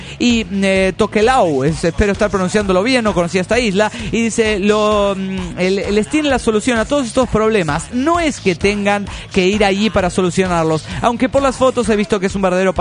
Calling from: Washington, District of Columbia, United States; de Washington, D.C.

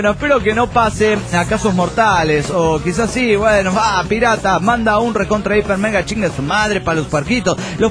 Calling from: Cochabamba, Bolivia; Hola, ¿cómo están, amigos? … de Cochabamba, Bolivia.

